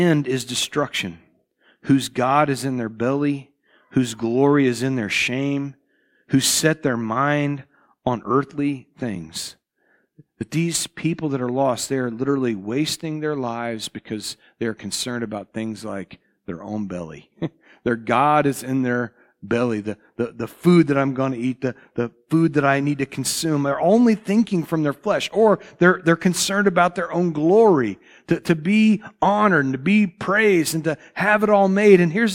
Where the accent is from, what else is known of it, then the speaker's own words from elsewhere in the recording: Midwest, United States; accent: Midwestern; people would be able to tell that I'm from the Midwest because of the way I talk, because of my accent, my dialect.